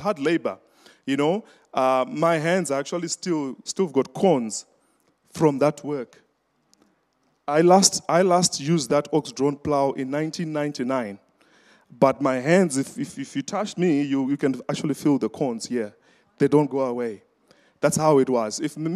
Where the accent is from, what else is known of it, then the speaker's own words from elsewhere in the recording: Gokwe, Midlands, Zimbabwe; So we come from Gokwe. It's a rural part. It's one of the most remotest parts of Zimbabwe. It's a semi-arid place.